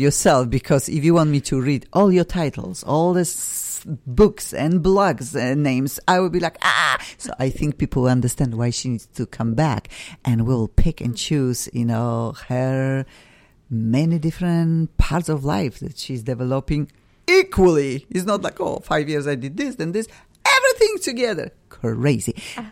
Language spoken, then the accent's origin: English; Poland; English is a second language; now in United States; Everybody knows I'm originally from Poland.